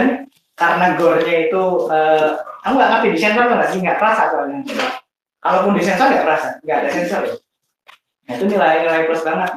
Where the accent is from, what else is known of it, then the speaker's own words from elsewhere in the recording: Java, Indonesia; Oh, maaf, saya orang Jawa.